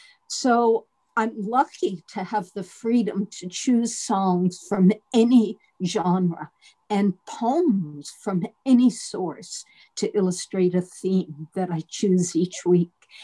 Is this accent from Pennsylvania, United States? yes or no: no; New York City, New York, United States; growing up in New York City, in Greenwich Village.